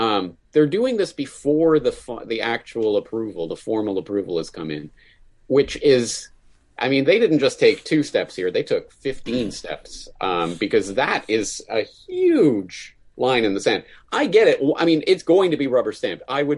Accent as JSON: {"language": "English", "country": "Canada", "said": "And look, I'm Canadian, so it kind of matters to me what's happening in Canada."}